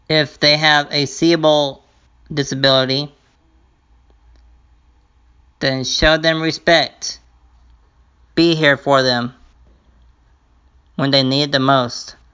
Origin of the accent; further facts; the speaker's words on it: Mesa, Arizona, United States; I am from Mesa, Arizona, which is a ghetto town here in Arizona.